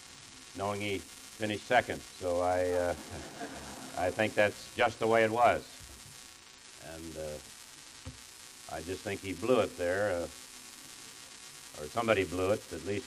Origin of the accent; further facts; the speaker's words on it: Russell, Kansas, United States; It was either going to be San Diego or my hometown of Russell, Kansas.